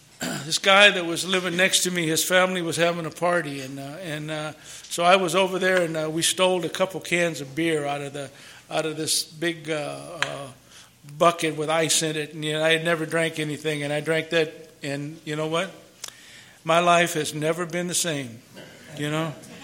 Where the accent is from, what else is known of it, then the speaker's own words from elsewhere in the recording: Los Angeles, California, United States; And, and growing up in Los Angeles 70 years ago or 65 years ago, you know, there was a lot of prejudice.